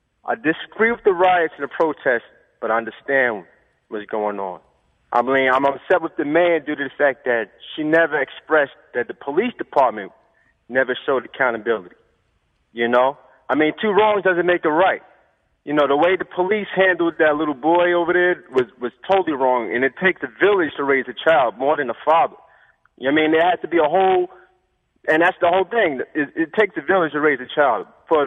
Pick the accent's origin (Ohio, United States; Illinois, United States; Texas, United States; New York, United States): New York, United States; Queens; Yes, I'm a black man. I'm from Queens.